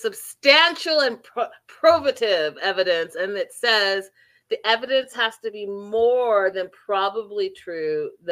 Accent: Canada; I know I'm Canadian and she's living in my hometown

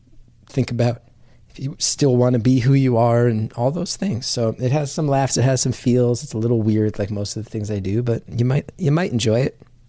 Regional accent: New Jersey, United States; Like, growing up in North Jersey, in my town, I think was 12 miles from Manhattan

